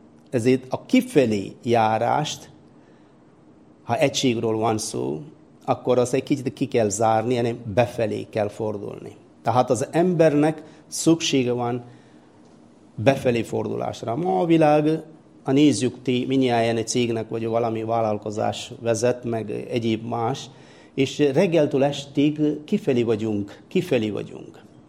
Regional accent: South India, India; Hungarian is a second language; now in Hungary; Indiai vagyok, Dél-Indiából származom, 23 éve itt szolgálom Magyarországon.

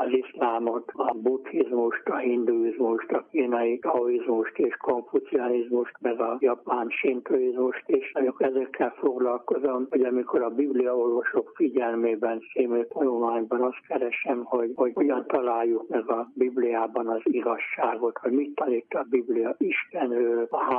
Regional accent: Pördefölde, Zala, Hungary; Én egy nagyon kis faluban, Zala-megyei Pördeföldén nőttem fel, ahol kb. 100 ember él

